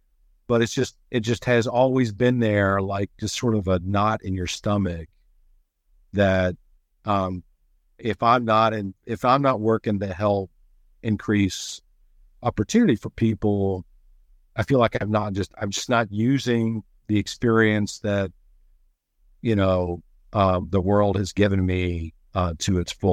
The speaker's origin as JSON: {"language": "English", "region": "the South", "country": "United States", "tie": "born or raised there", "said": "I was a public school kid growing up in the South, small towns. I moved around a lot as a kid."}